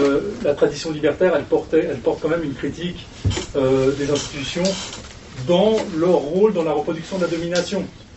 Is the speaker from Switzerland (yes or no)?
yes; Geneva, Switzerland; Moi, je suis de Genève, en fait